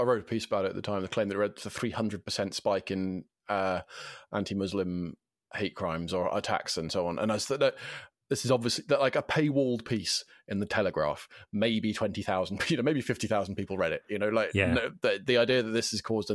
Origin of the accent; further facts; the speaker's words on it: United Kingdom; we are British and we should be liberal